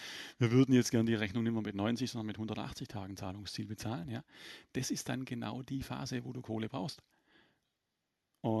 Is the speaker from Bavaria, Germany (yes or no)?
no; Baden-Württemberg, Germany; ich komme aus dem Schwäbischen, wir schaffen alle.